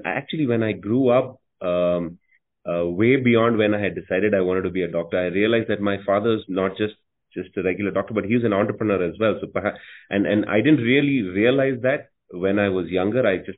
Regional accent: Bangalore, Karnataka, India; moved away as an adult; now in United States; I am a doctor, born and brought up in India, grew up in Bangalore, did my early education and then did my medical education, my MBBS in Bangalore, following which I moved to the United States

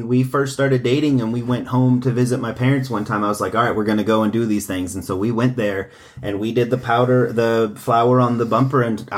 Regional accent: North Carolina, United States; But they're from my hometown of Wilkes County.

